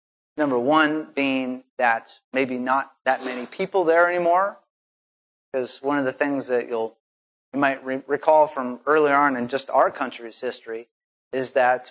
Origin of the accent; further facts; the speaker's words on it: Alaska, United States; And when I was growing up in Alaska, a number of my friends actually encountered that.